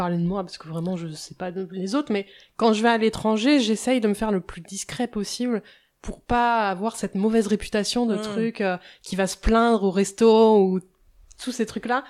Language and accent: French; Normandy, France; j'étais un peu intoxiquée quand j'étais petite, parce que en Normandie, c'est...